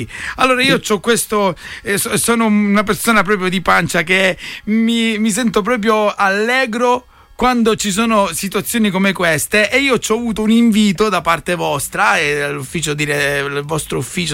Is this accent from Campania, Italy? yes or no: no; Bagnara Calabra, Calabria, Italy; also born or lived in Gioia Tauro; Io sono di Bagnara Calabra. Sono cresciuto tra Bagnara e Gioia Tauro, diciamo.